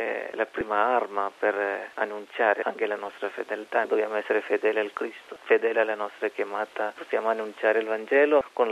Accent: India; Italian is a second language; now in Italy; Io volevo ritornare subito, dopo 3-4 giorni, tornare in India. Perché ero solo, non parlavo italiano

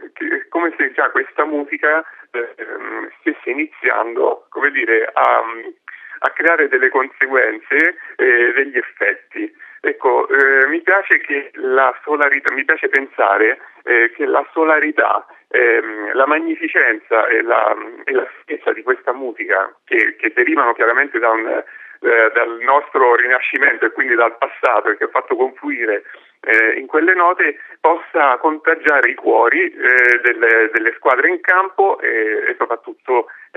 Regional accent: Ascoli Piceno, Marche, Italy; Io sono di Ascoli Piceno, originario, e quindi non posso che essere legato al cuore, con il cuore ai miei concittadini, alla mia piccola e stupenda città

